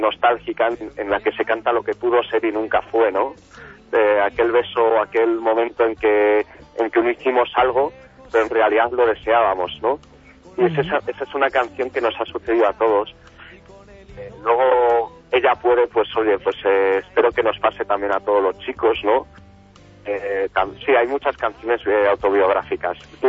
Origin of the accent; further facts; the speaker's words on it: Burgos, Castile and León, Spain; digamos que soy de Burgos, de Castilla y León, y es un poco el volver a empezar, ¿no?